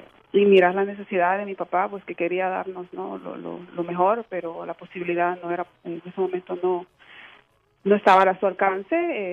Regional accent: Honduras; now in United States; Sí, yo soy hondureña, como mencionaste anteriormente. Llegué a este país en el 1996. Y sí, desde entonces pues vivo en el sur de la Florida.

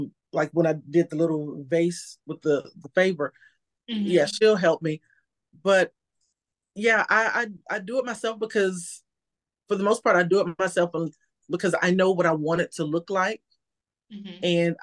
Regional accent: Texas, United States; now in Georgia, United States; You know, I'm from Texas. So I live in Georgia, but I'm from Texas. So, you know, I'm deep in the heart of all eyes on Texas.

